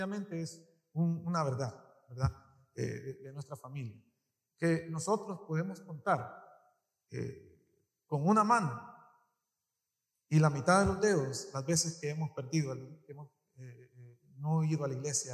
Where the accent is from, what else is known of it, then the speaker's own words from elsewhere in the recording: Long Island, New York, United States; yo crecí en Nueva York con todos mis hermanos. Crecimos en Nueva York, en Long Island.